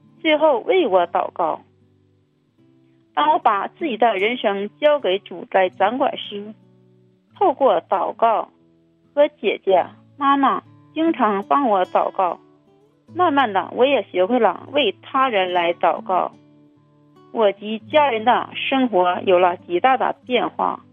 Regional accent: Jilin, China; 我是吉林的

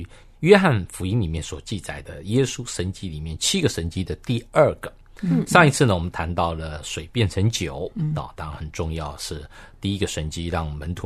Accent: China; 那各地方都有分封的王，尤其像我们中国人讲诸侯。

